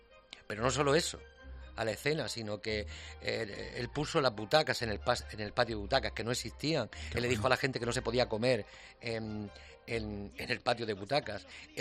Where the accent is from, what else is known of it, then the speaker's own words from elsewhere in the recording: Cartagena, Region of Murcia, Spain; born there; lo saben donde yo nací, donde me parió mi madre, que es Cartagena.